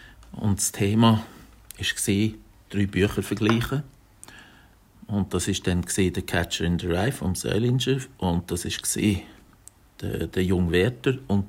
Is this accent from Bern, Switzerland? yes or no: yes; Ostermundigen, Bern, Switzerland; Also ich bin in Bern geboren, 1961. Und nachher in Ostermundigen aufgewachsen.